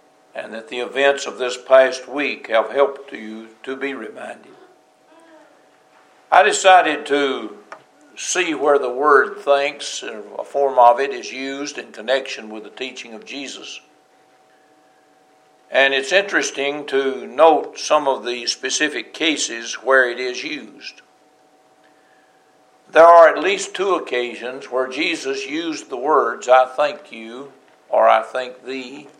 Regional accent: Gainesboro, Tennessee, United States; Now, you've heard me tell you that I'm from Jackson County. That's Gainesboro. No joke.

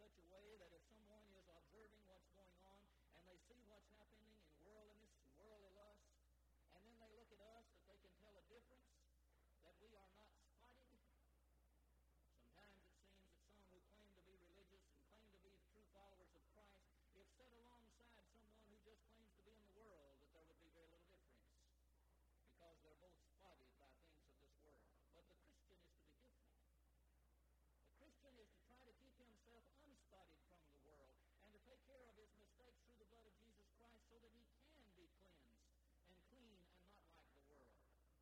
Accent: Southern United States, United States; accent: Southern drawl; They listen to my speech, and because of the Southern drawl, they realize that I'm from a certain part of the country.

